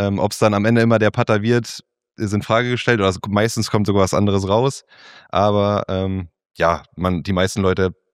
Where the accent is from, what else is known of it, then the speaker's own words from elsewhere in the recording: Versmold, North Rhine-Westphalia, Germany; ich komme ja auch hier aus der Gegend, bin aufgewachsen, eine Viertelstunde von Herzebrock in Versmold